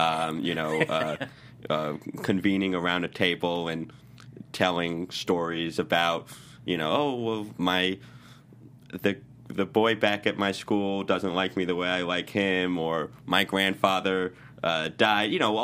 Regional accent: Rhode Island, United States; Yeah, I'm from Rhode Island.

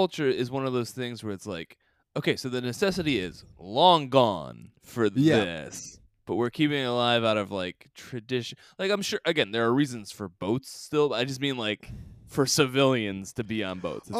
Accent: Ohio, United States; I'm from Ohio, so that's like an actual trip.

